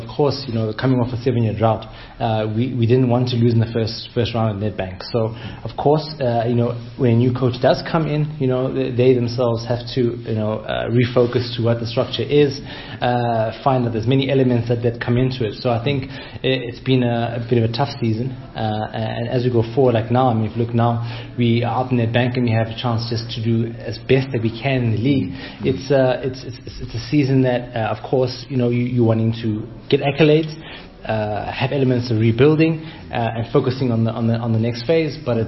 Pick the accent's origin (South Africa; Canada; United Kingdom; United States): South Africa; Soweto, Gauteng; You know, now we're from Soweto and we want it to be number one.